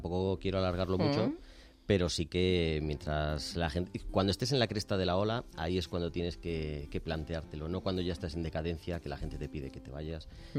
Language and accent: Spanish; Spain; como todo español